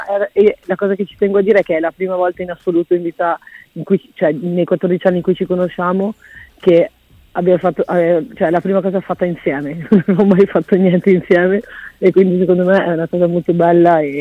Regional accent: Veneto, Italy; now in Ravenna, Italy; No, io sono veneta, sì.

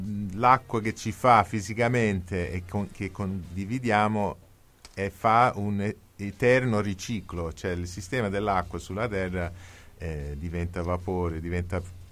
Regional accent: Michigan, United States; sono cresciuto nel Michigan

